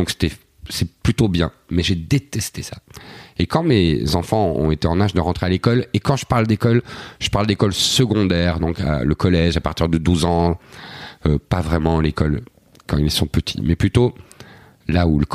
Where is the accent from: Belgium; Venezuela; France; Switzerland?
Belgium; je suis Belge